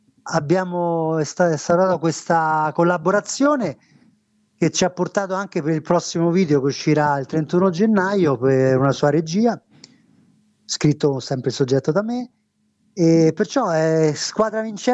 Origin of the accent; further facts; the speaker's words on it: Rome, Lazio, Italy; essendo nato e cresciuto a Roma, sono … da sempre.